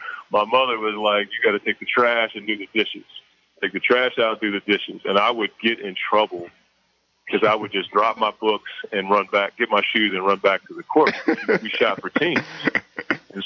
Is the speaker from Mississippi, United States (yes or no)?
no; Maryland, United States; I grew up on St. Barnabas Road, and Walt Williams grew up 5 minutes away from my apartment complex.